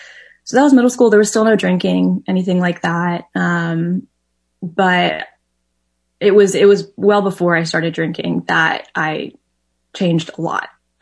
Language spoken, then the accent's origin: English; Houston, Texas, United States; I'm from Houston. That's where I was born, where I grew up, spent my whole life in the same house.